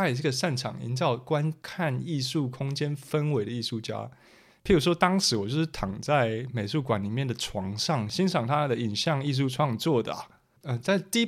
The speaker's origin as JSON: {"language": "Chinese", "country": "Taiwan"}